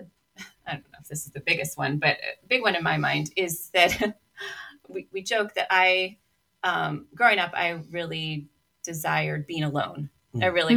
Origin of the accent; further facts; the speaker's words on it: Massachusetts, United States; No, so my family, we grew up in Massachusetts. I grew up being a well-known Christian family in New England.